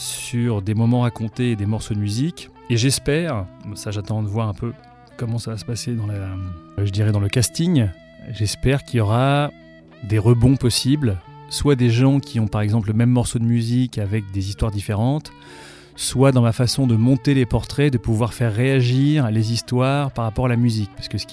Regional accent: Lille, Hauts-de-France, France; also born or lived in Paris; j'ai habité à Lille. Moi, je viens de Lille en fait à la base. Enfin, je suis pas né à Lille, mais j'y ai vécu toute ma vie, à part les quelques années de début de ma carrière à Paris

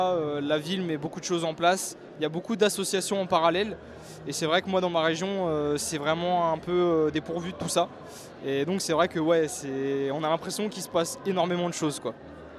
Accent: Hauts-de-France, France; now in Arras, France; Je viens de Picardie de base, dans l'Oise, donc c'est la première année où j'arrive sur Arras

